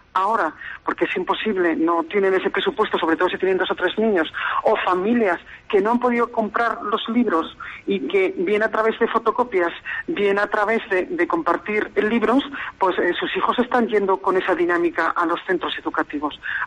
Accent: Teruel, Aragon, Spain; que somos todos de Teruel y pretendemos lo mejor para nosotros

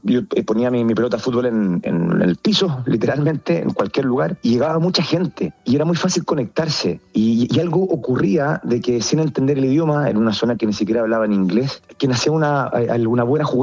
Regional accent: Chile; moved away; yo vine de Chile con Javi, Javiera.

